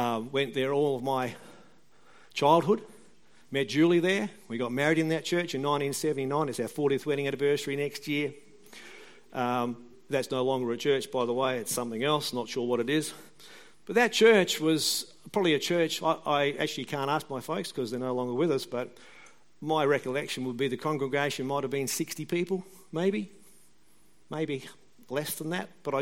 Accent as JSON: {"language": "English", "country": "Australia", "tie": "born or raised there", "said": "I'm Australian, born in Australia, Australian parents. I'm an Australian citizen."}